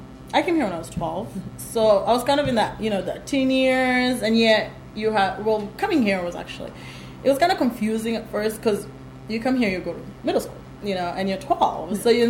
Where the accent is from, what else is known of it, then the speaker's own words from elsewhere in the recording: Kenya; also born or lived in Ethiopia / Sudan / Uganda; now in Nebraska, United States; Well, I was born in Ethiopia. Mm-hmm. Originally I'm Sudanese. I grew up in Kenya and also lived in Uganda.